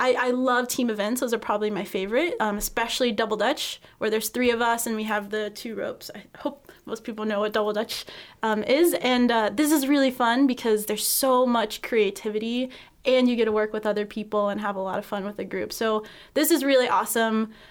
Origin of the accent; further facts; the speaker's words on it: West Virginia, United States; So I was really lucky that there was a jump rope team where I grew up in West Virginia.